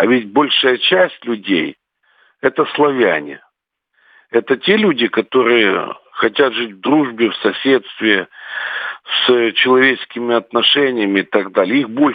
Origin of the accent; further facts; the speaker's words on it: Ukraine; вот я как украинец